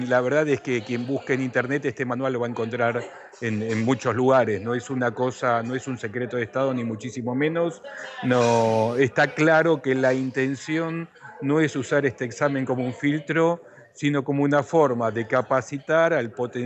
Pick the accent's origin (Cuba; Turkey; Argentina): Argentina; soy de Argentina, natural argentino